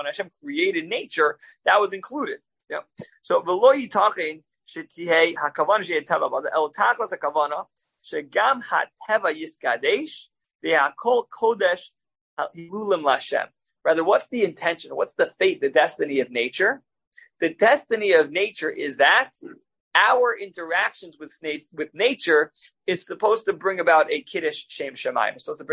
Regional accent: New York, United States; I grew up in New York on the South Shore, you know, right near Long Beach, right near Atlantic Beach.

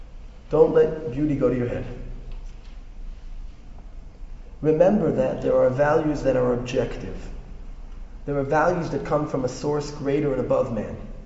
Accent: Brooklyn, New York, United States; Because, you know, growing up in Brooklyn, when your sneakers had worn out their welcome, you would tie the laces together

